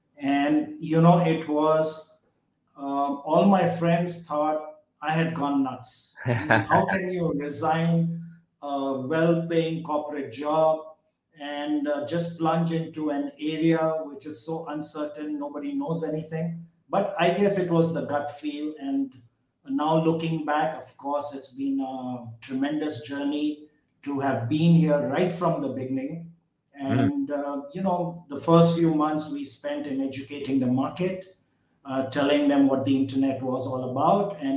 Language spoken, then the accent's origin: English; India; I'm originally from India